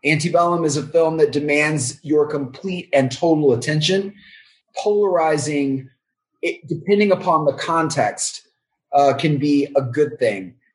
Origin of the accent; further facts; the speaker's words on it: Texas, United States; my partner who happens to be white from Connecticut and I'm Black from Texas